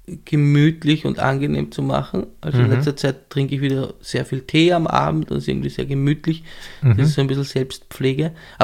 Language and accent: German; Lower Austria, Austria; also born or lived in Vienna; Ich bin in Wien geboren und aber relativ früh ins Machfeld verzogen worden und dann ins Weinviertel weiter raus, alles mit dem Zug nach Wien erreichbar, also so im südlichen Weinviertel bin ich aufgewachsen.